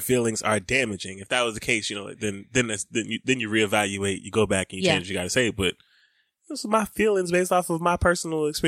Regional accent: the South, United States; There are some places that I hear, or I've heard, you know, growing up in the South in the 90s in churches.

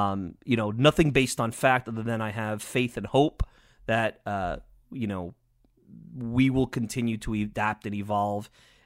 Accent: Long Island, New York, United States; Again, I'm biased from Long Island

